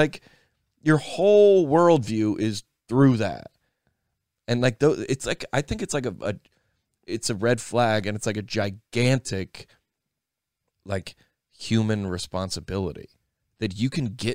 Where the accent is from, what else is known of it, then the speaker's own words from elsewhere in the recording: the South, United States; my dad's a preacher. I grew up in the South. I was homeschooled. I worked at Chick-fil-A.